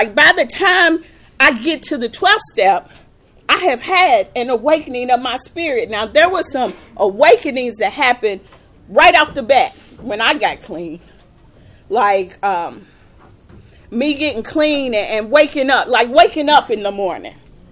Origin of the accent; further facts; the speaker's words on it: Lexington, United States; I'm from Lexington. I'm prostituting in the neighborhood I grew up with.